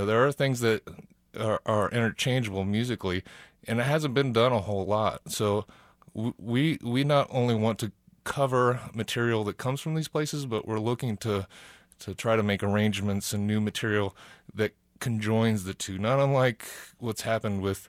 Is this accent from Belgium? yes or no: no; Wichita, Kansas, United States; now in Lawrence, United States; Yeah, I'm actually from Wichita. I've been living in Lawrence for past couple decades.